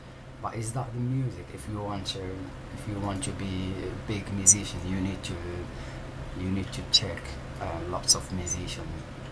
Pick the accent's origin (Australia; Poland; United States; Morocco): Morocco; English is a second language; now in United Kingdom; I'm from Morocco.